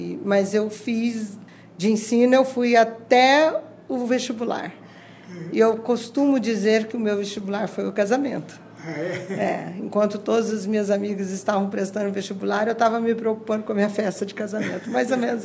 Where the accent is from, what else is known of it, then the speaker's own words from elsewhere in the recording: Campo Grande, Mato Grosso do Sul, Brazil; Eu sou uma cidadã campograndense, nasci e me criei aqui, de famílias tradicionais daqui de Campo Grande, né?